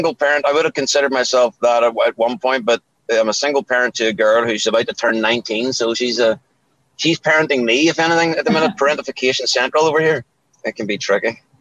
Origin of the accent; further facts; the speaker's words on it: Northern Ireland, United Kingdom; growing up where I grew up, there was always music in the house.